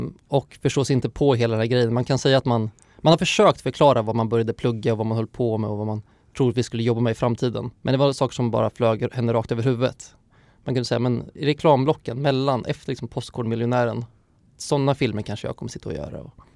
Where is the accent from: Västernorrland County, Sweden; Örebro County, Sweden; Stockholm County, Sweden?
Örebro County, Sweden; Örebro; Jag är ju örebroare så att det smyger också fram då och då.